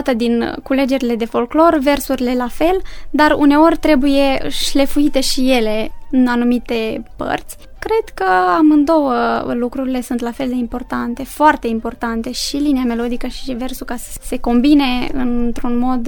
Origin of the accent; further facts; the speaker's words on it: Flămânzi, Botoșani County, Romania; Zona Flămânzilor are ca și specific, mai exact, dansurile pe care le-a promovat.